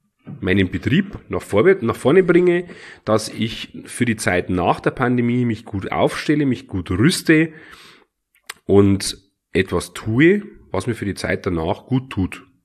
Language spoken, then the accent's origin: German; Bavaria, Germany; Ich habe einfach, wie sagt man bei uns in Bayern, sprichwortmäßig so schön, ich habe die Websen im Arsch.